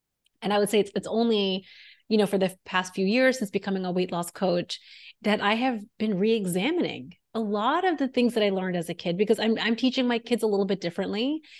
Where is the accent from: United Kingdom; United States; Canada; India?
India; North India; I'm from North India. That's where I grew up, and I'm married to someone that's South Indian.